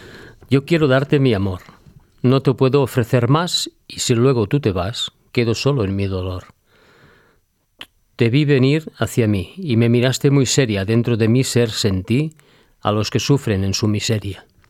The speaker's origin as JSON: {"language": "Catalan", "town": "Badalona", "region": "Catalonia", "country": "Spain", "tie": "born or raised there", "said": "de la meva ciutat natal, Badalona"}